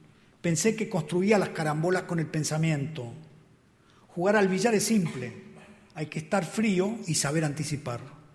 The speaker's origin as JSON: {"language": "Spanish", "town": "Adrogué", "region": "Buenos Aires Province", "country": "Argentina", "tie": "born there", "said": "En marzo de 1957 abandonamos medio clandestinamente a Adrogué, un suburbio de Buenos Aires donde yo había nacido y donde había nacido mi madre, y nos fuimos a Mar del Plata, una ciudad que está a 400 kilómetros al sur de la provincia de Buenos Aires."}